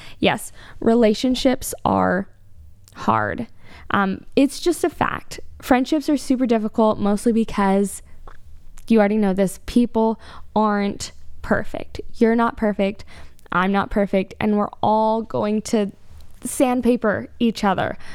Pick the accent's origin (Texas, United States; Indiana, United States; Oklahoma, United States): Texas, United States; Austin; I'm from Austin, y'all, and if you're not living in Central Texas, you may not have heard